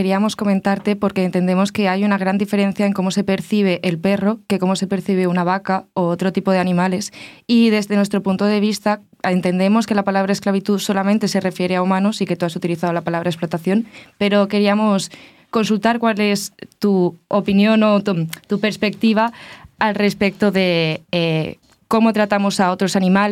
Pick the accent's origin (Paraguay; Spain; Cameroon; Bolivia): Spain; yo soy española y en España el perro es un animal muy dulcificado.